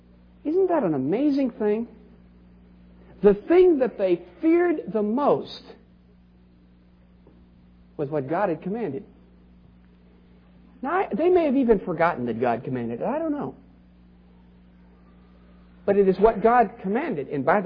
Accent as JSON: {"language": "English", "town": "Seattle", "region": "Washington", "country": "United States", "said": "I come from Seattle, and I was in Seattle when the Space Needle was being built."}